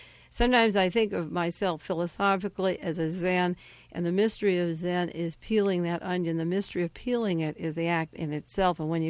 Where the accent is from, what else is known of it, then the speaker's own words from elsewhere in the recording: Beverly Hills, California, United States; Beverly Hills, California, my hometown since I was 2 years old, and not too many blocks from where my family lives and where I go.